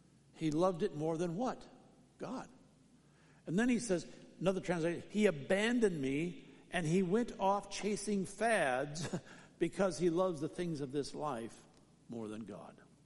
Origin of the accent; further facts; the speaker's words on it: St. Paul, Minnesota, United States; they find out … from St. Paul, and I went to high school in this area and grew up on the east side, this city, and now I'm a pastor